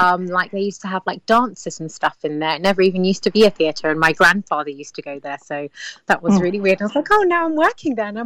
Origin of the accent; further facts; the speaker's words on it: London, United Kingdom; Hi, I grew up in Northwest London. So, yeah, I'm pretty much a Londoner through and through. I've never lived anywhere else.